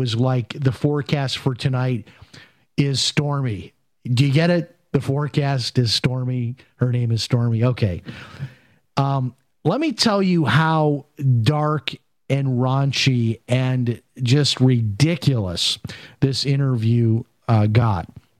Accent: Chicago, Illinois, United States; when I was growing up in Chicago.

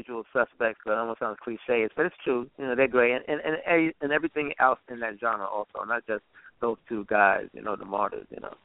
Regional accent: Brooklyn, New York, United States; also born or lived in Queens; You have Queens, where I later moved to, because you know I'm not just Brooklyn. I was born in Brooklyn, the beginning part of my life. Then I was in Queens.

